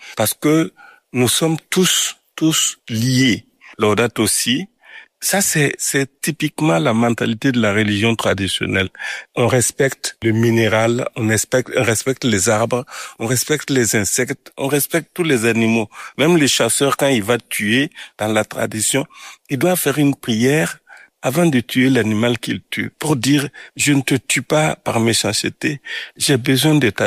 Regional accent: Koudougou, Centre-Ouest, Burkina Faso; Moi, je viens de la ville de Kudugu.

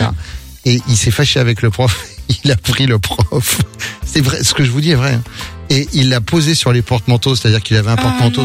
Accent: Wisconsin, United States; accent: American; French is a second language; Vous avez remarqué cet accent américain. J'ai grandi dans le Wisconsin.

